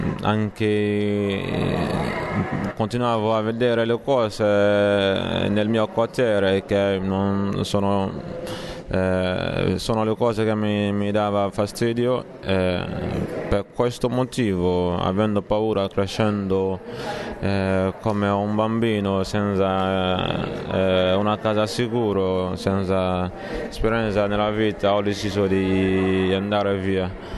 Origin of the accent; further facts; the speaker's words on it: Liberia; Italian is a second language; now in Italy; vengo dalla Liberia.